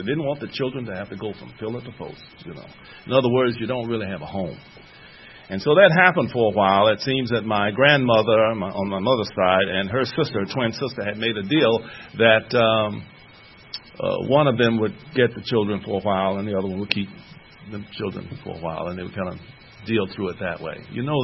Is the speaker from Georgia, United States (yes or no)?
yes; Georgia, United States; I was born here in Georgia.